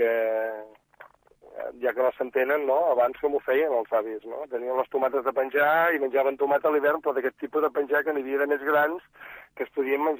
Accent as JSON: {"language": "Catalan", "region": "Catalonia", "country": "Spain", "said": "i som gent de l'Alt Empordà, del Baix, del Gironès, i ja està."}